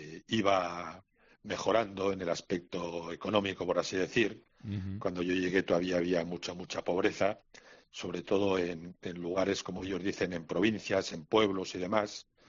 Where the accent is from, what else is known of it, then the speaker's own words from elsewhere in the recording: Lerín, Navarre, Spain; moved away; que estoy aquí en nuestra zona de Navarra, en Pamplona, en Tolosa, donde estaba exactamente en mi pueblo de Lerín, y dejar la tierra, dejar a la familia con que siempre me he sentido muy querido, muy integrado.